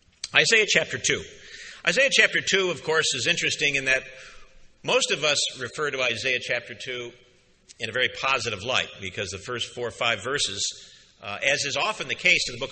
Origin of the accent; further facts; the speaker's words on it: Madison Heights, Michigan, United States; that I grew up in Madison Heights, Michigan, outside of Detroit, because I was a member, well, at least my mother was a member of the Catholic Church